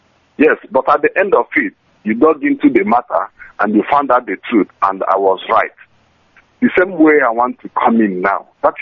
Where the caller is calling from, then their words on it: Valencia, Valencian Community, Spain; I'm calling from Valencia, Spain, the coordinator for Valencia, by the grace of God.